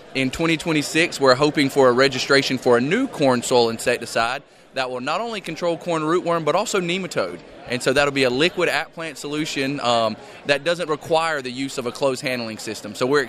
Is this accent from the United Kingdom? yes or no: no; the South, United States; And then you might can tell from my voice, I'm from the South.